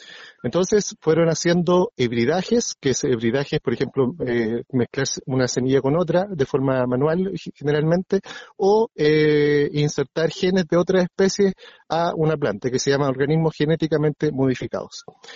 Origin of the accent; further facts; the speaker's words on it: Los Sauces, Araucanía, Chile; yo siempre he sido de esta zona, pero me fui a estudiar fuera hace ya bastante tiempo. Y siempre con la idea de retornar acá a Los Sauces